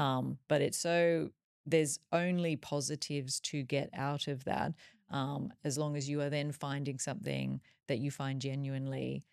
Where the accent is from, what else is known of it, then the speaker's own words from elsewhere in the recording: Australia; now in Dubai, United Arab Emirates; how lucky we are to be living here in Dubai and the sort of lifestyle that we have. And I mean, I grew up in Australia